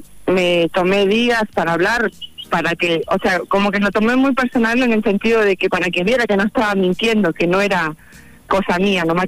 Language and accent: Spanish; Miguel Riglos, La Pampa, Argentina; also born or lived in Mendoza; nací en realidad en Mendoza, pero mis padres se fueron a vivir a Miguel Riglos cuando tenía un año, o sea, soy de Riglos.